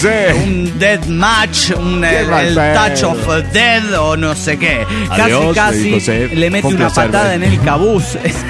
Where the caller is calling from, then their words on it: Coatzacoalcos, Veracruz, Mexico; de Coatzacoacos.